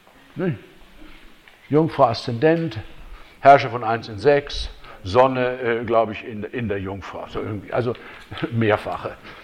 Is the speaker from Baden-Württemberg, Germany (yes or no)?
no; Frankfurt, Hesse, Germany; Ich komme aus Frankfurt